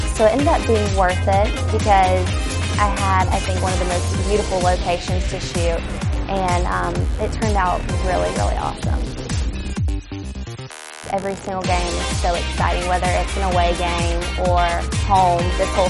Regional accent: Covington, Georgia, United States; I'm from Covington, Georgia, and this is my first year as an Atlanta Falcons cheerleader.

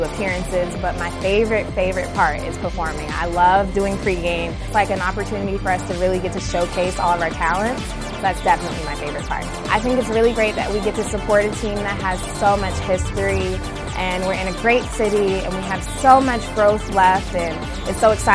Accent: Bowie, Maryland, United States; I'm from Bowie, Maryland, and I'm a second-year veteran.

